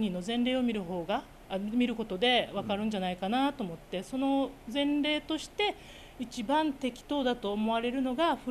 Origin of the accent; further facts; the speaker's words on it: Okinawa, Japan; also born or lived in Ireland; 父親のルーツであるアイルランドも旅してで戻ってきたのはやっぱり自分はウチナーンチュだなっていうことなんですよ、うん、結局は、うん、こんな見てくれたけどでもあのおばあちゃんに育てられてるから、うん、逆に言えば同世代の人よりも方言がわかるし、